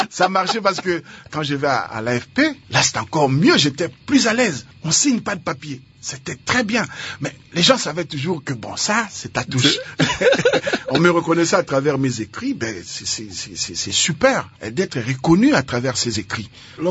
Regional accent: Bandal, Kinshasa, DR Congo; Moi, je suis natif de Bandal. … avait une maison en Nzobe et moi, j'habitais Chiluango, donc les deux avenues qui se suivent.

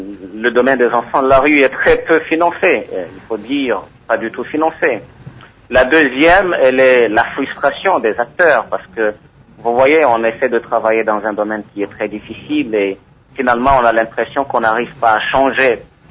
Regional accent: DR Congo; Écoutez, nous sommes des Congolais, il est possible que nous fassions quelque chose pour aider nos communautés les plus délaissées à développer des capacités de changer leurs conditions de vie, à créer des solutions.

